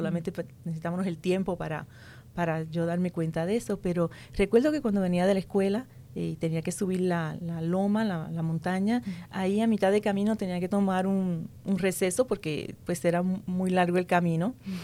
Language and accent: Spanish; Puerto Rico; Yo soy puertorriqueña, ajá, de Puerto Rico, como decimos, de la pura cepa boricua.